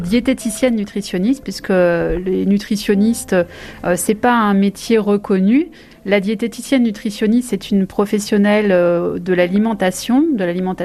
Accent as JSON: {"language": "French", "country": "France", "said": "on peut quand même être aussi malnutri chez nous en France, voire dénutri."}